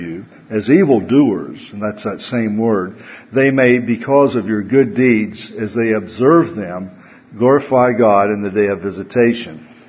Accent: the South, United States; accent: southern; It's my southern accent.

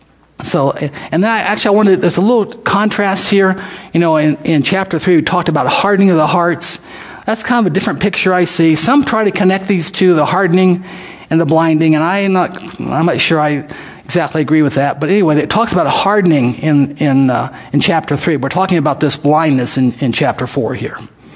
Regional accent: Miami, Florida, United States; I grew up in Miami, Florida. And I can remember being at a bus station in Miami, Florida, as a teenager.

